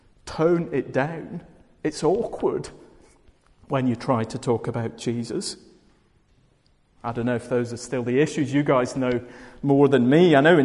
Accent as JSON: {"language": "English", "town": "Glasgow", "region": "Scotland", "country": "United Kingdom", "tie": "born or raised there", "said": "So I grew up in Glasgow for the first few years of my life"}